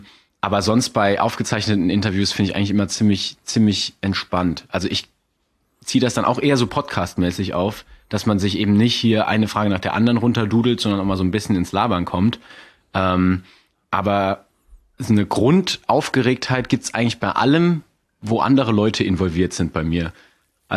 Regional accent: Saarland, Germany; P und B auch, kann man sich drauf, kann man, wenn man sich konzentriert, läuft das, aber wenn man mal so labert, tauschen wir Saarländer ja P und B auch

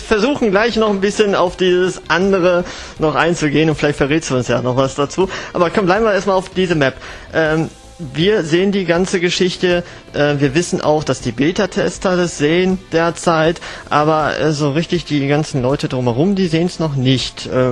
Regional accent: Bottrop, North Rhine-Westphalia, Germany; ich komme ja selber aus Bottrop

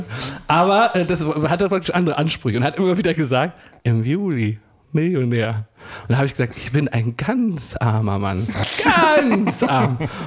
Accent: Germany; Weil man ist ja auch als Deutscher so ekelhaft skeptisch.

